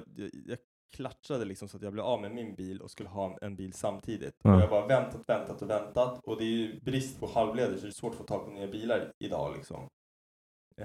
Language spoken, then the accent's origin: Swedish; Sweden; Nej, men jag är så jävla svensk.